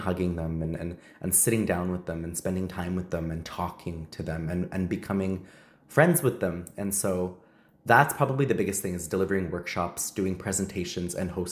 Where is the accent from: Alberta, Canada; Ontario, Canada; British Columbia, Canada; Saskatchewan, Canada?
Alberta, Canada; I'm Nakota Sioux. I'm Ithkabi Nakota from Treaty 6 territory, from the Alexis Nakota Sioux Nation.